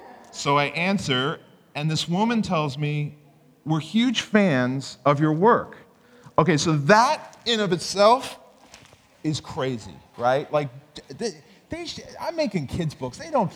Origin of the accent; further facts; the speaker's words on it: Florida, United States; this is pretty much to scale what I looked like as a kid growing up in Florida.